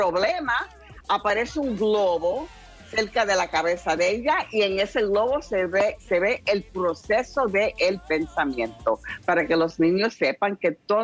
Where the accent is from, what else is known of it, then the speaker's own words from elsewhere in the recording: New York, United States; Yo me crié en el South Bronx y veía mucha televisión toda mi vida